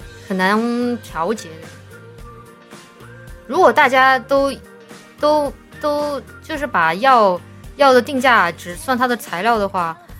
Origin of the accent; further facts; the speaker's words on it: Chongqing, China; accent: Chongqing; 我们重庆话里说科研，搞科研，在美国搞。